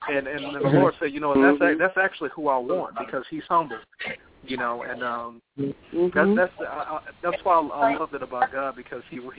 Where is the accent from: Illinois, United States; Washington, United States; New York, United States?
Illinois, United States; Chicago; now in East Chicago, United States; You know, I'm from Chicago, but I live in East Chicago now.